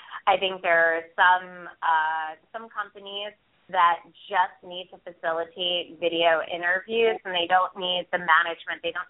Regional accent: East Coast, United States; But I must admit, I'm from the East Coast, so I'm much more

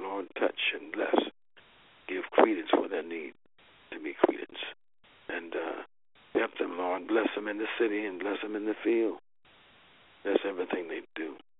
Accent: Kansas City, Kansas, United States; born there; And I was born in Kansas City, Kansas, specifically Argentine, Kansas.

